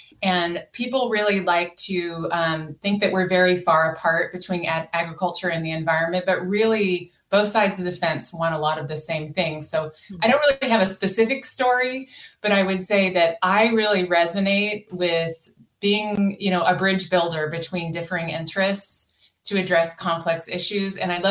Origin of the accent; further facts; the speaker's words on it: California, United States; Well, I grew up in California in Napa County, so in the wine industry, but my family actually wasn't in it.